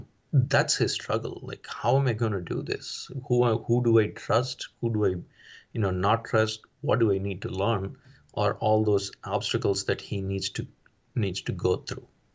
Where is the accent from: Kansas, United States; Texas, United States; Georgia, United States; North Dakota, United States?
Texas, United States; Houston; And I'm from Houston, people are from LA.